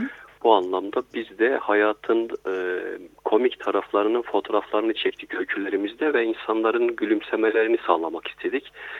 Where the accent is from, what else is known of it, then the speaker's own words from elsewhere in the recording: Adıyaman, Turkey; Ben Adıyamanlıyım aslen. Adıyaman'da yaşıyorum, Anadolu'da yaşıyorum efendim. Ben Adıyaman'ın Kahta ilçesinde yaşıyorum